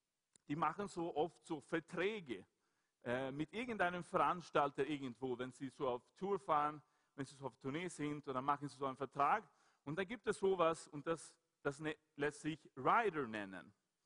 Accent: Sweden; German is a second language; Es gibt einen König in meinem Heimatland, ein König von Schweden.

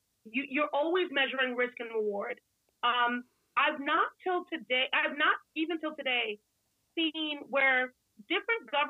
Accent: Nigeria; I'm Nigerian, my family there, they've had the phones for a while.

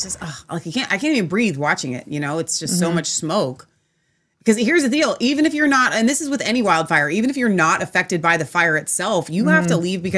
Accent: Ohio, United States; I mean, I'm from Ohio.

